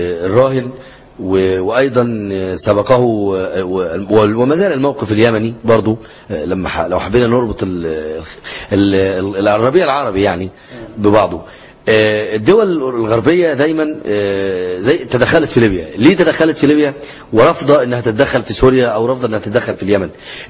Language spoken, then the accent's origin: Arabic; Egypt; عندنا في مصر